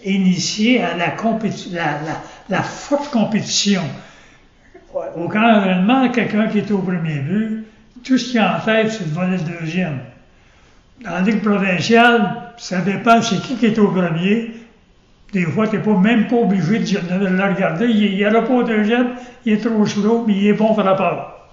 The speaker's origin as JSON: {"language": "French", "region": "Quebec", "country": "Canada", "said": "Moi, je venais du Québec, il fait froid ici"}